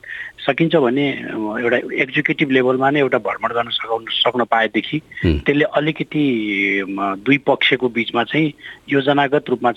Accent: Chitwan, Bagmati, Nepal; मेरो घर चितवन हो

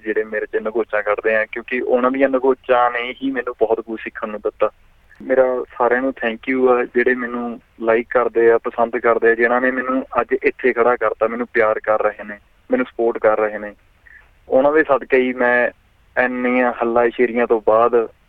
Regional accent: Patiala, Punjab, India; also born or lived in Auckland; now in Whangarei, New Zealand; ਮੈਂ ਜੀ ਸ਼ਹਿਰ ਪਟਿਆਲੇ ਤੋਂ ਬਿਲੋਂਗ ਕਰਦਾ ਜੀ, ਅਤੇ ਹੁਣ ਮੈਂ ਨਿਊਜ਼ੀਲੈਂਡ ਰਹਿ ਰਿਹਾ ਜੀ, ਪਹਿਲਾਂ ਮੈਂ ਆਕਲੈਂਡ ਰਿਹਾ, ਹੁਣ ਮੈਂ ਫੰਗਾਰਾਈ ਸਾਈਡ ਰਹਿੰਦਾ ਜੀ।

